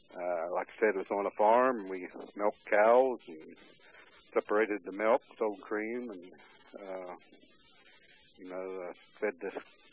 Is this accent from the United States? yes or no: yes; Ohio, United States; born there; Okay, I was born in Noble County, Ohio, August 16, 1950. I was the youngest of 11 children.